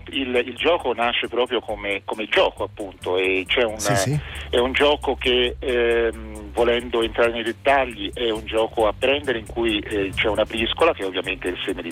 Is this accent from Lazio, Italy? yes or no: no; Florence, Tuscany, Italy; io sono fiorentino, i miei amici sono fiorentini